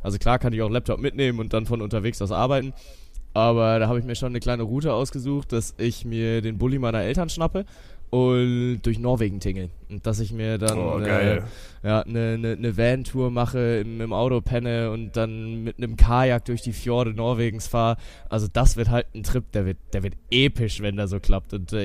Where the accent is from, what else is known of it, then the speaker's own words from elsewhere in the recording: Kiel, Schleswig-Holstein, Germany; now in Cologne, Germany; Ich bin ja Kieler Jung